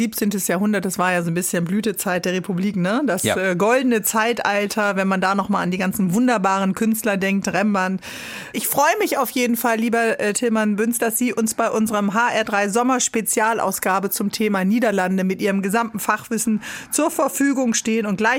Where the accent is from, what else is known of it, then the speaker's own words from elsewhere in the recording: Northern Germany, Germany; was ich ja als Norddeutsche so liebe